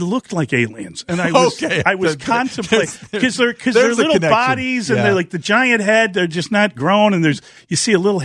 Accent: Chicago, Illinois, United States; I grew up on the South Side, and I know that there's a lot of people that are taking off their shoes and socks trying to do some of that arithmetic.

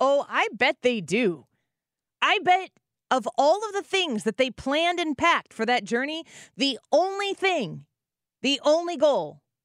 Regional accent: United States; To go there in America as an American.

